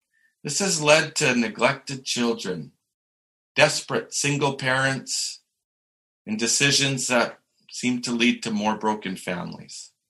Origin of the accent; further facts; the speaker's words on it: Red Deer, Alberta, Canada; moved away as an adult; I grew up in Red Deer. I graduated from Lindsay Thurber in 1995, and I've returned often, having lots of friends and family still here, even though I left in 99.